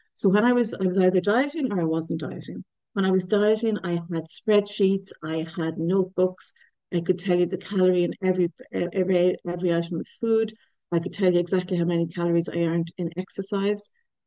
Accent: Ireland; I don't know if anyone can pick up my accent. I'm Irish, I'm in Ireland

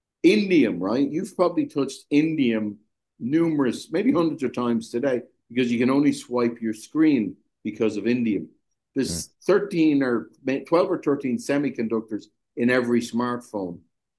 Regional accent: Ireland; I'm Irish. I live in Ireland. I'm in the Americas at the moment, but I'm usually, between Ireland and America or Germany.

